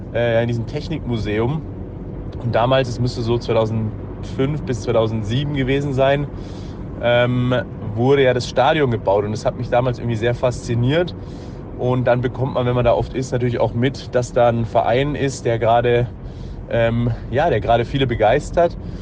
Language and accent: German; Munich, Bavaria, Germany; ich komme ja aus München